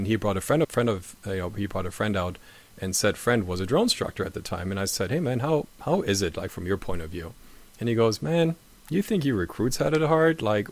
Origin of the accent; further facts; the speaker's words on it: Germany; one of our drill instructors found out that I was from Germany.